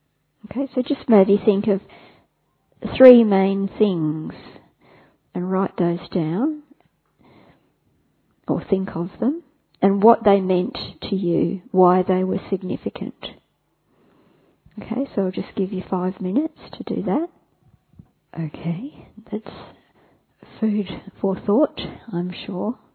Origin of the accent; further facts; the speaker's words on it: Australia; from Australia, and I think most of us have just arrived in Mudaban